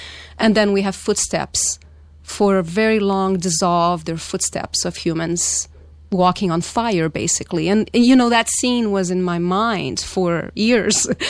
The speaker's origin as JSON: {"language": "English", "country": "Brazil", "tie": "born or raised there", "said": "Growing up in Brazil and just completely falling in love with nature"}